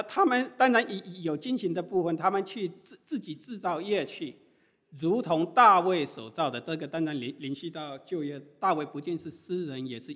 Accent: China; 当然我们中国人说用大碗喝酒很豪爽，是吧？

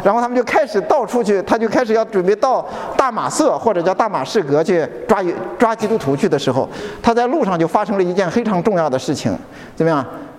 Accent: Beijing, China; 我是北京人，我在北京出生的北京人，是吧？

